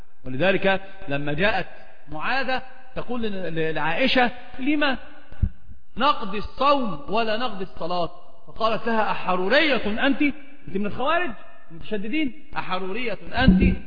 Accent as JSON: {"language": "Arabic", "town": "Alexandria", "region": "Alexandria Governorate", "country": "Egypt", "accent": "Alexandrian", "said": "فقلت اسكندراني لهجتي لكنتي في اسكندرية"}